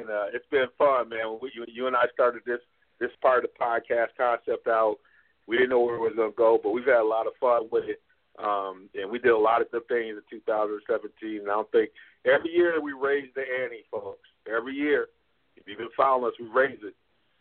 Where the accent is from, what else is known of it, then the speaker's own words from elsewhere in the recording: Midwest, United States; We're from the Midwest. We're from the heart of this nation.